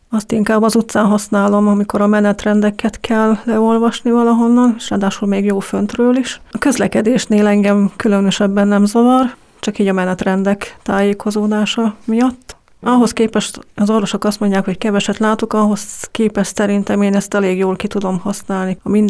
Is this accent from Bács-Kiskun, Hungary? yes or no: no; Salgótarján, Nógrád, Hungary; born there; Zsangotarjánban születtem.